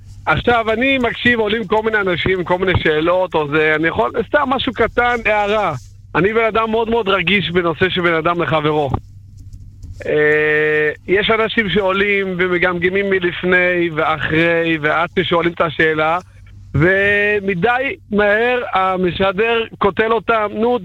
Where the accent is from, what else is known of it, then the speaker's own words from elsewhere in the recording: Ashdod, Southern District, Israel; אני מאשדוד.